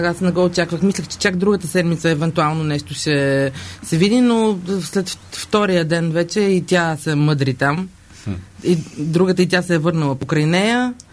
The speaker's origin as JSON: {"language": "Bulgarian", "town": "Vidin", "region": "Vidin Province", "country": "Bulgaria", "accent": "northwestern dialect", "said": "Това е северозападен диалект, аз съм от Видин."}